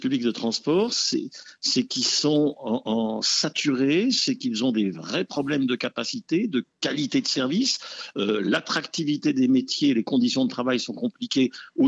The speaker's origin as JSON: {"language": "French", "region": "Grand Est", "country": "France", "said": "moi je suis alsacien"}